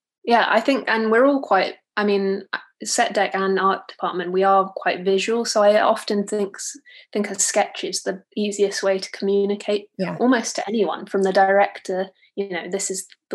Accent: United Kingdom; accent: British; now in Georgia, United States; I moved to Georgia a few years ago, and hearing my British accent in amongst Georgian accents, it was, you know, a cultural thing

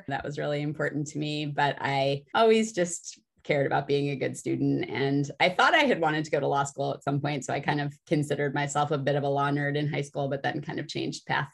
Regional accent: Chicago, Illinois, United States; So I grew up in Chicago, right on the campus of the University of Chicago, and I went to the school that was associated with the University of Chicago

